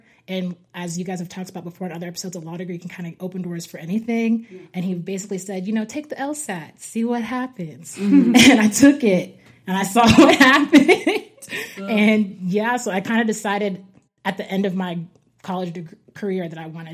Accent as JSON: {"language": "English", "town": "Edmond", "region": "Oklahoma", "country": "United States", "said": "I'm from Edmond, Oklahoma."}